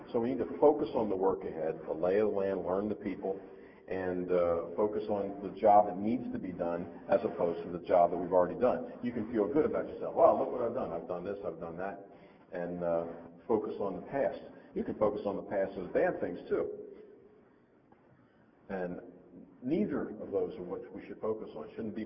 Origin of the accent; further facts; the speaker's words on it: Maryland, United States; also born or lived in Frederick County, Maryland; where I grew up in Baltimore County, Maryland, there were a lot of sinkholes.